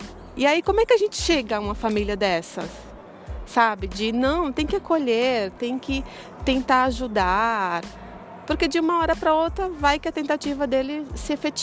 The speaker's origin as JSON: {"language": "Portuguese", "region": "Northeast Region", "country": "Brazil", "said": "Eu sou nordestina, então eu posso falar."}